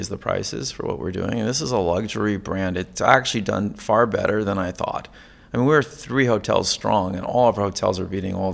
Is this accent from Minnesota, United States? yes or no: no; Connecticut, United States; I grew up in Connecticut. We used to have really cold winters, and we just have snow, and now we don't have anything.